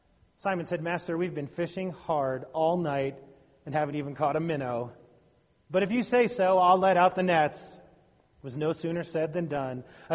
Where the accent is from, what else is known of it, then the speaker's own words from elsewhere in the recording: New Jersey, United States; I have friends, you know, growing up on the Jersey Shore and serving churches on the Jersey Shore.